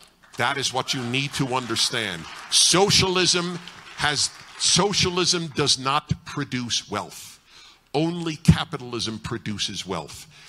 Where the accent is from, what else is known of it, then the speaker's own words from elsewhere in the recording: Brooklyn, New York, United States; I grew up in Brooklyn, New York, in the middle of the middle of the middle class.